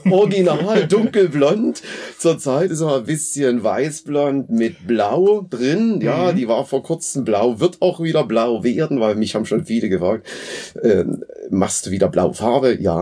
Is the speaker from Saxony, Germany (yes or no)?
yes; Dresden, Saxony, Germany; now in Schmalkalden, Germany; Ja, ich komme aus Dresden und bin jetzt hier schon so eine ganze Weile auch an der Hochschule in Schmalkalden tätig